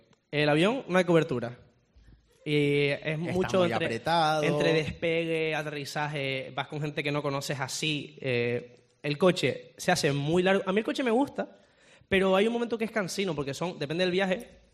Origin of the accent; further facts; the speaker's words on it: Canary Islands, Spain; Somos de Canarias.